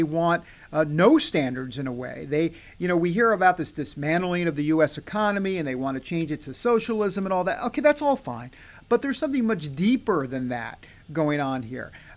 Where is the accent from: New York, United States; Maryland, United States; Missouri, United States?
New York, United States; I'm from New York. Take a wild guess where they have the best pizza in America.